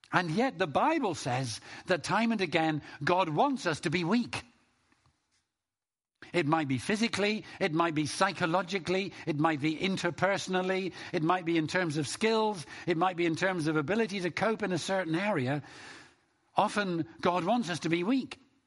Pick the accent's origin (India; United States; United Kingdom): United Kingdom; as British people in our culture, we have a thing, like some other cultures, but not all other cultures, we have a thing about keeping up appearances.